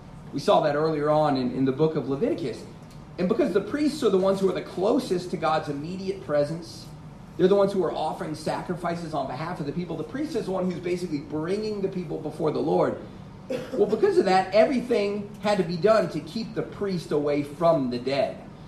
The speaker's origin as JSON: {"language": "English", "town": "Greenville", "region": "South Carolina", "country": "United States", "tie": "born or raised there", "said": "But they were alive and well when I was growing up in Greenville. It was the Atlanta Braves AA affiliate there in Greenville, South Carolina."}